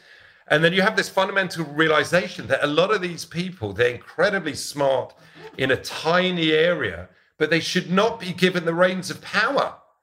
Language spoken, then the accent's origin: English; London, United Kingdom; my ambitions for my career were pretty limited growing up in Northwest London.